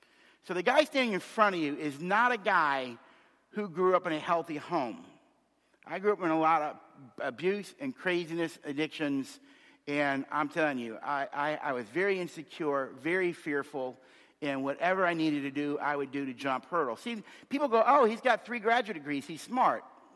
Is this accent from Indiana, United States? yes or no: no; Miami, Florida, United States; born there; I was born in 1961 in Miami to Richard and Barbara.